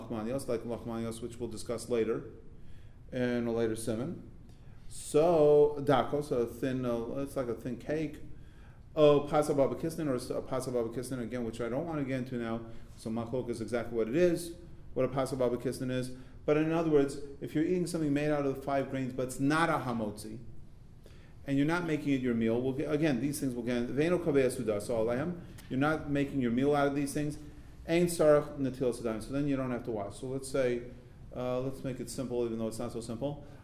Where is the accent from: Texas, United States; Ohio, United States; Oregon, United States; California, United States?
California, United States; Los Angeles; I was from Los Angeles.